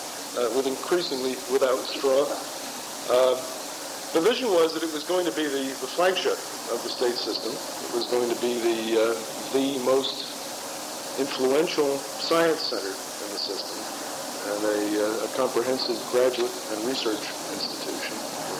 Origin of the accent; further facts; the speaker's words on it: New York, United States; I came because I am a New Yorker